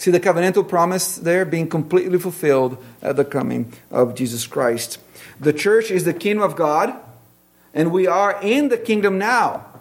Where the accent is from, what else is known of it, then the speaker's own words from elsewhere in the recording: Brazil; But I grew up in Brazil where they use bricks to build.